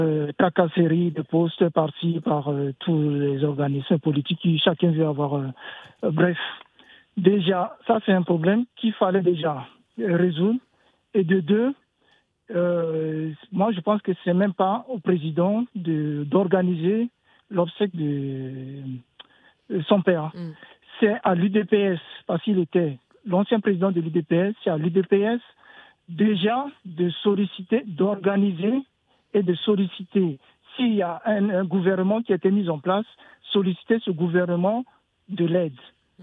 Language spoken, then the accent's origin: French; Central African Republic; Moi, je suis centrafricain. C'est la même chose qui se passe chez moi.